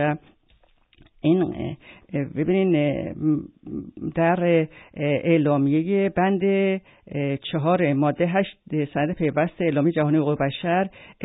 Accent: Iran; همه ما ایرانی هستیم و حقوق برابر داریم، حالا با گویش‌های مختلف و مذاهب مختلف

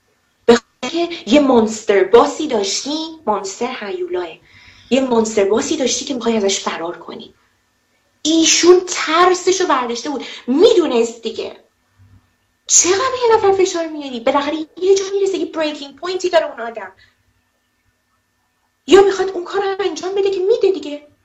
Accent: Iran; من یه ایرانیم، یه زنم

